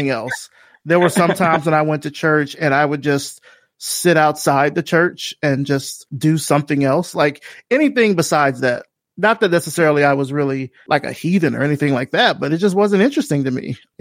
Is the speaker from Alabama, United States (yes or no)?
yes; Selma, Alabama, United States; So I grew up in Selma, Alabama, which a lot of people know about from the civil rights movement